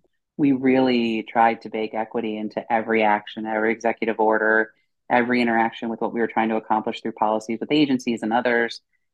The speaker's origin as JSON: {"language": "English", "region": "New Jersey", "country": "United States", "said": "I'm a kid from Jersey that was supposed to be a high school English teacher and coach soccer."}